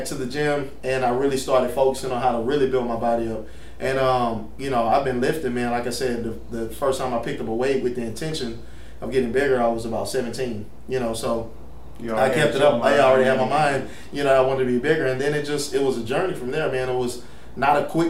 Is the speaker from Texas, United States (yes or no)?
yes; Houston, Texas, United States; All right. So, I grew up here in Houston, Texas. I'm a professional bodybuilder.